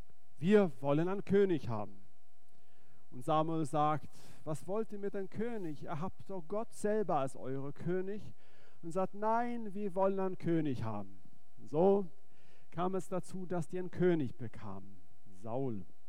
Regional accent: Sweden; sondern ich bin ursprünglich Schwede

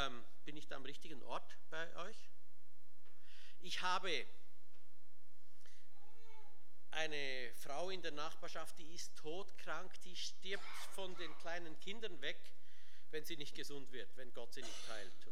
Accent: Switzerland; Also ich bin ganz zufrieden als Schweizer, auch hier oben.

